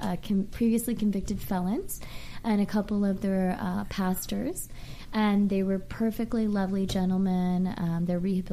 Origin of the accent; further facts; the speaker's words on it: Kansas, United States; born there; But it's a small town in Kansas. It's 45 minutes south of Manhattan